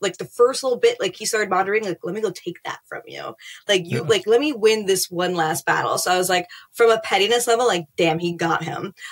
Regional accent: Queens, New York, United States; I was born and raised in Queens, like, it is one of the most diverse places in like the world.

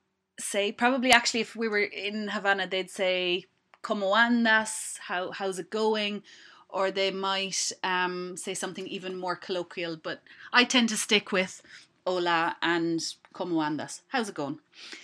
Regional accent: Ireland; I'm Irish after all, and we know our potatoes, and we know how to grow potatoes.

